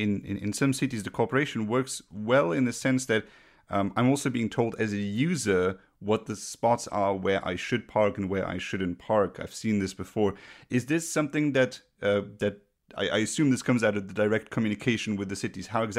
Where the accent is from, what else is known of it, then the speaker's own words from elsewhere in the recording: Luxembourg; You know, I'm from Luxembourg, a small country in Europe